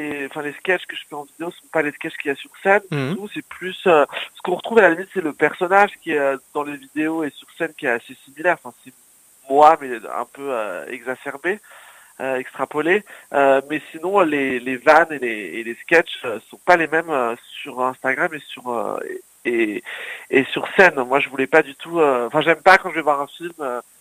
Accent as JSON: {"language": "French", "town": "Paris", "region": "Île-de-France", "country": "France", "said": "j'ai 33 ans, je suis parisien"}